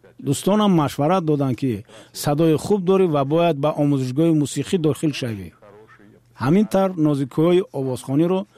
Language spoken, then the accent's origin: Persian; Regar, Districts of Republican Subordination, Tajikistan; also born or lived in Multanabad; حدود 5 سال کودکیم در ملتان‌آباد گذشت و بعدتر به ریگر کوچ بستیم. در تاجیکستان 4 شهری بود